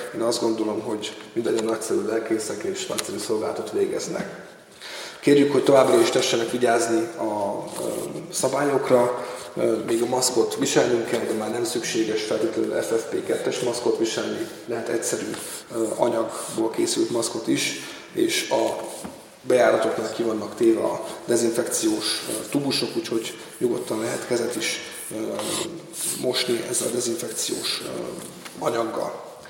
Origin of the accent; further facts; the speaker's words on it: Tyúkod, Szabolcs-Szatmár-Bereg, Hungary; hozok sokféle köszöntést úgy a szülőfalumból, Tyúkodról, mint Debrecenből, mint Budapestről